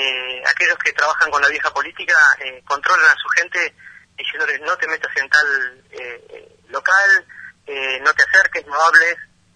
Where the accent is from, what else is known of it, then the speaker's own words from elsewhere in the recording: Río Gallegos, Santa Cruz, Argentina; yo vengo de Río Gallegos, mi ciudad natal es Río Gallegos. Conozco cada una de las localidades de Santa Cruz porque mi familia, por suerte, se acerca a esta provincia en el año 1995.